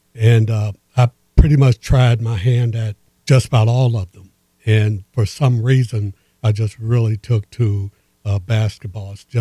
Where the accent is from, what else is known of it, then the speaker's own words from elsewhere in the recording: Indianapolis, Indiana, United States; we grew up in Hallville on the west side of Indianapolis.